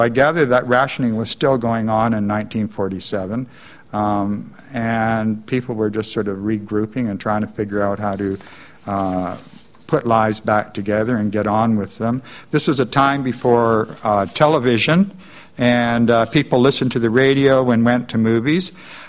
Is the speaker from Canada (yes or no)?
yes; North Vancouver, British Columbia, Canada; I grew up in Lynn Valley in North Van, close to Lynn Canyon.